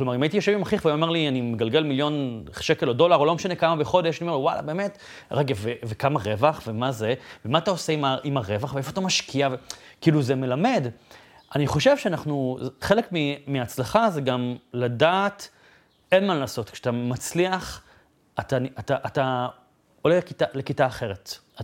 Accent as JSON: {"language": "Hebrew", "town": "Bat Yam", "region": "Tel Aviv District", "country": "Israel", "tie": "born or raised there", "said": "אפשר להגיע משכונה מאוד פשוטה וצנועה בבת ים, מהורים שהתגרשו כשהייתי בן 7, ולצמוח, ולעשות את זה לבד"}